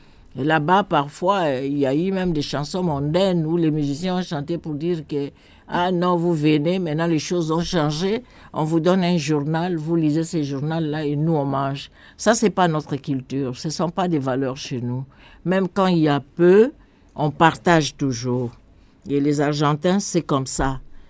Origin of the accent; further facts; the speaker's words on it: DR Congo; ça me rappelle aussi une culture chez nous, en RD Congo.